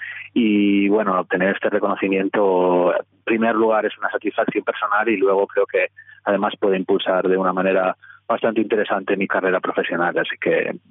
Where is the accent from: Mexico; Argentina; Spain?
Spain; un diario bastante conocido en España, en mi país, tuvimos esta crisis financiera en el país